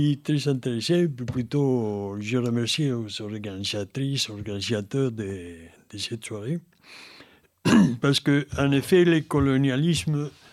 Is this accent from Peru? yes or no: yes; Peru; moved away as an adult; now in France